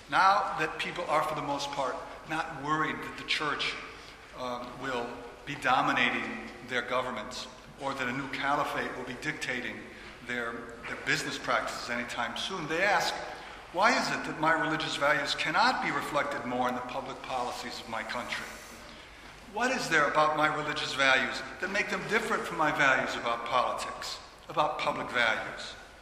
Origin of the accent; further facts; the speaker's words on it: United States; lead me as an American to think of my own homeland, a place birthed by Europeans committed to the liberal ideals that they had long ago fostered.